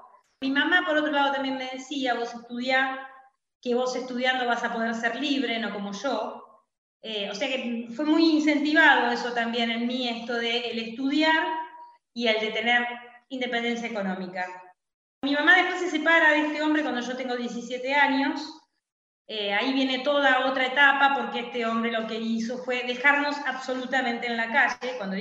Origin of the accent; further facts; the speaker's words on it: Avellaneda, Buenos Aires Province, Argentina; mi infancia fue en Herley, en Avellaneda, donde viví durante 11 años.